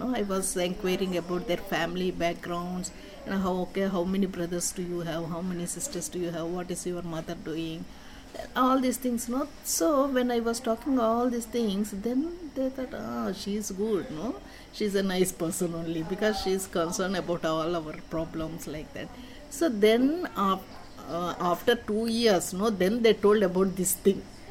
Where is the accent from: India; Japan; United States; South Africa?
India; Andhra Pradesh; English is a second language; moved away; So actually I came from Andhra Pradesh, a neighboring state, to Tamil Nadu.